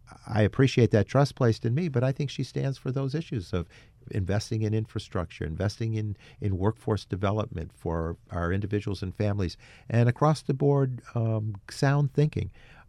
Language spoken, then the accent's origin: English; Amsterdam, New York, United States; Amsterdam, my hometown, Saratoga, Schenectady, Watervliet, Mechanicville, you know, just a number of them, Troy, Rensselaer.